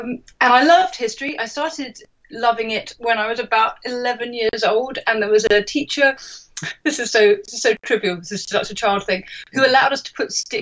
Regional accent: South East England, United Kingdom; I grew up just outside London

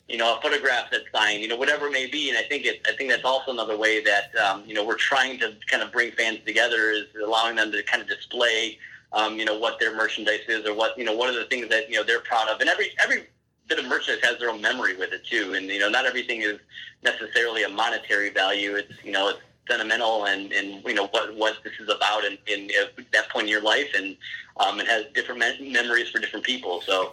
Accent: Cleveland, Ohio, United States; I'm a Midwesterner. I grew up in Cleveland.

